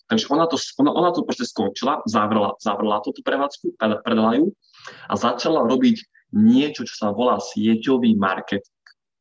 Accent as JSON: {"language": "Slovak", "town": "Košice", "region": "Košice Region", "country": "Slovakia", "said": "spoznal som u nás v Košiciach jedného fakt akože mega bomba úspešného podnikateľa"}